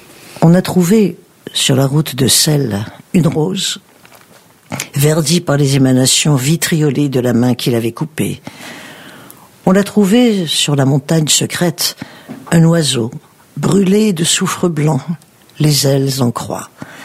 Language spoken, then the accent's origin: French; Algiers, Algiers Province, Algeria; now in France; le bateau qui m'amenait d'Alger à Marseille, quand j'étais partie d'Alger